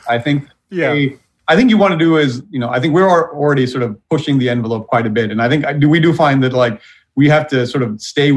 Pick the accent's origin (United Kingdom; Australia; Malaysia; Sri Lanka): Sri Lanka; now in Wausau, United States; No, I grew up in Sri Lanka, which is a tiny island near India, for those who don't know.